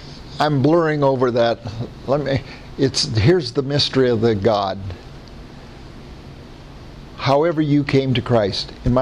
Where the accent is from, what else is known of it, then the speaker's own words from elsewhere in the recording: Iowa, United States; I was born and raised in the state of, you can listen to my voice and know I was raised in Iowa. So I'm from the Northern Bible Belt.